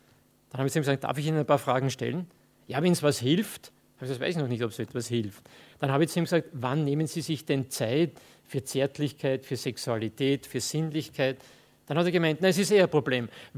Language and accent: German; Lower Austria, Austria; Ich komme aus dem Mostviertel in Niederösterreich